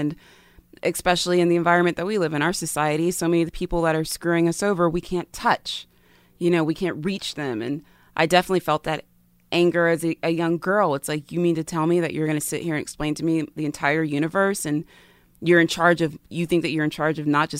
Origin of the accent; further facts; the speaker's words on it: South Carolina, United States; now in Nashville, United States; I've been in Nashville now for 10 years, but growing up in South Carolina, which is, you know, the most southern place on earth, I feel it when I go back home there.